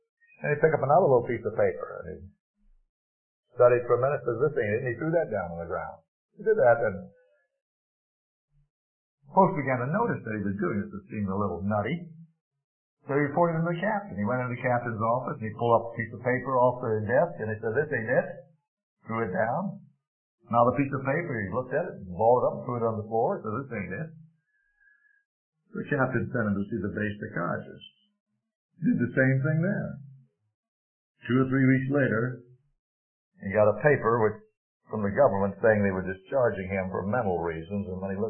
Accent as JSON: {"language": "English", "country": "Bahamas", "tie": "born there", "said": "I was born in the Bahamas."}